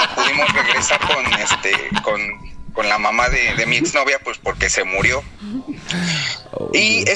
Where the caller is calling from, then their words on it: Iztapalapa, Mexico City, Mexico; De Iztapalapa.